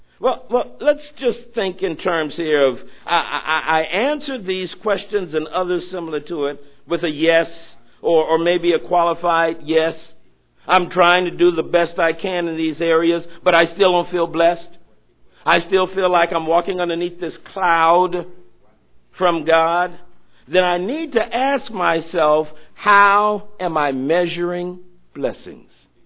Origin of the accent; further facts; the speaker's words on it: Florida, United States; But we were talking and reminiscing about things that as we were growing up in Florida, what we went through.